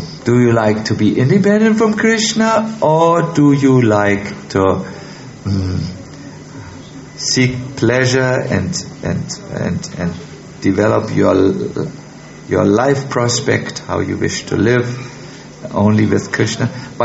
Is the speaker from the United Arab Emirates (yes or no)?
no; Germany; English is a second language; We are from Germany, we are very mechanical.